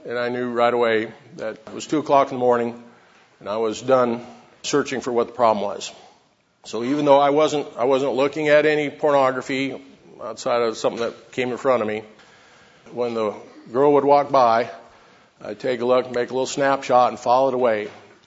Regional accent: Lincoln, Nebraska, United States; I'm from Lincoln, Nebraska

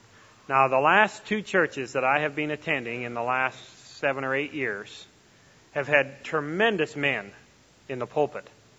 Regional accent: Canada; I'm a Canadian and a member of the Commonwealth countries

